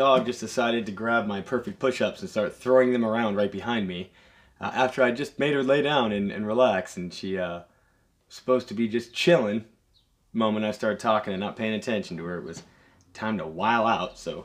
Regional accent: Edmonds, Washington, United States; I grew up in Edmonds, Washington.

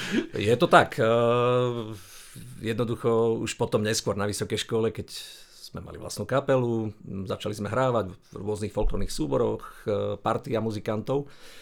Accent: Krásna Lúka, Prešov Region, Slovakia; v mojej rodnej dedinke Krásna Lúka v Sabinovskom okrese.

